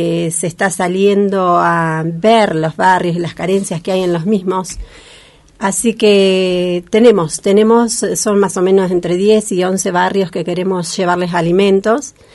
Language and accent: Spanish; Argentina